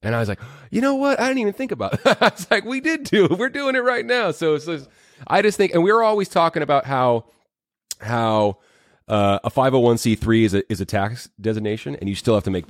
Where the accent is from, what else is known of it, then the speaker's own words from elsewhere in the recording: California, United States; My parents had two different businesses, one when I grew up in the Bay and then one here